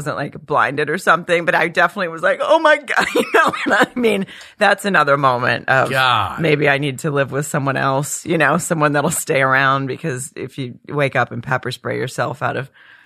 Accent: Arkansas, United States; especially growing up in Arkansas, I was more of a college football fan.

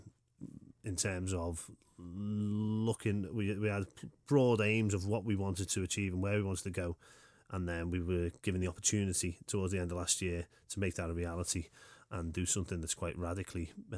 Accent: Liscard, North West England, United Kingdom; You know, Liscard, I grew up in Liscard

